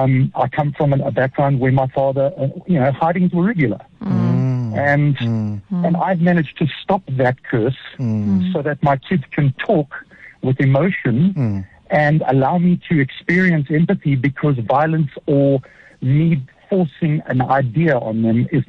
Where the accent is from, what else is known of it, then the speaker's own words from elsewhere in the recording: South Africa; I'm a South African male, 49, went to the army